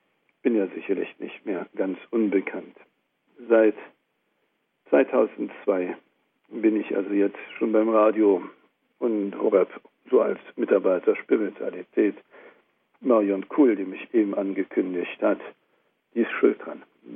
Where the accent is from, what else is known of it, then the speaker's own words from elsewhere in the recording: Thuringia, Germany; aus dem kleinen Eichsfeld. Das ist nur ein Landkreis, mehr nicht, das ist ein Stückchen von Thüringen. Ich bin also Eichsfelder, der in Thüringen wohnt, auch wenn ich jetzt zurzeit hier in Franken bin.